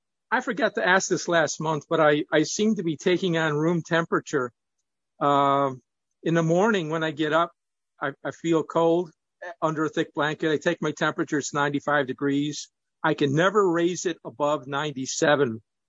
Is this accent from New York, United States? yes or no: yes; New York, United States; in Canada, and I'm originally from New Yorkistan.